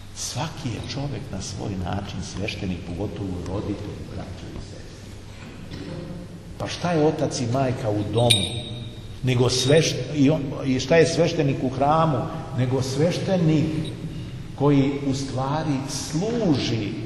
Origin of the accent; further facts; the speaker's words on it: Serbia; Zato dolazimo u ovu situaciju u koju smo došli kao Srbi.